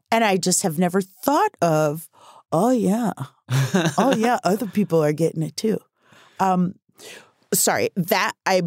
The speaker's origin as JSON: {"language": "English", "town": "Omaha", "region": "Nebraska", "country": "United States", "said": "I'm from Omaha, Nebraska. And I thought I would live there forever and do musicals at night and deliver the mail in the day."}